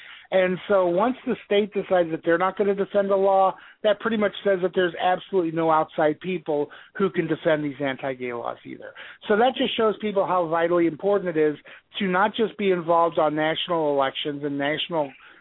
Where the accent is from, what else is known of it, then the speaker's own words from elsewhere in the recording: Ohio, United States; even governors in notoriously stupid governors like Kasich in my home state of Ohio here are saying